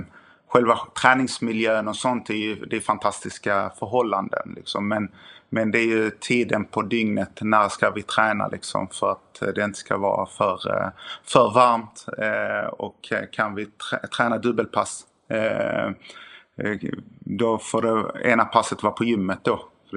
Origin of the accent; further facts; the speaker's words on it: Sweden; Framförallt var det mycket erfarenhet som man tar med sig som svensk tränare.